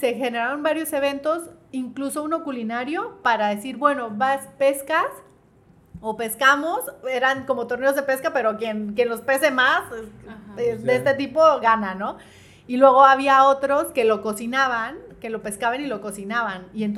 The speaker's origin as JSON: {"language": "Spanish", "country": "Mexico", "said": "para salvaguardar nuestra salud como mexicanos, ¿no?"}